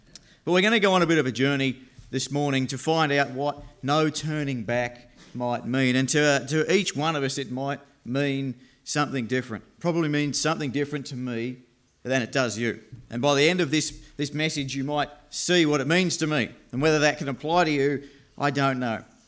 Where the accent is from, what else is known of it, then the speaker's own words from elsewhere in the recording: Smithton, Tasmania, Australia; also born or lived in Wilmot; I'm 25 years old, and I was born in Tassie. I grew up in a little place called Wilmot. It's a wonderful place. And my family moved to Smithton when I was only 2 years old, and I've been there all my life.